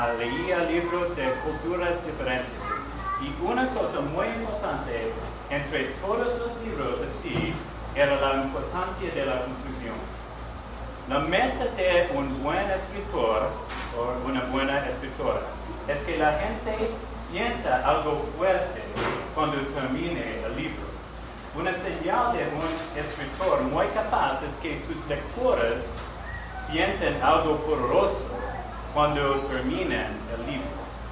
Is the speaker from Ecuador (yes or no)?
no; Australia; Spanish is a second language; Desde mi niñez en Australia, me he gustado leer.